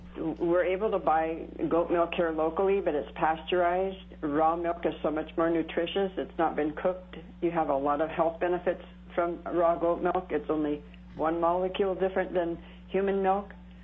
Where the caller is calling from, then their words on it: Kodiak, Alaska, United States; I'm calling from Kodiak